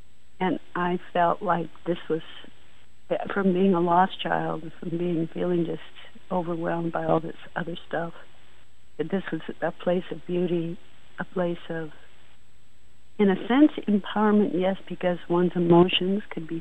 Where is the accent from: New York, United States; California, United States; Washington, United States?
California, United States; also born or lived in Idaho / Ogden, Utah; we were in first in Idaho, and then we moved to Ogden, Utah, where he got a job. We're originally from California.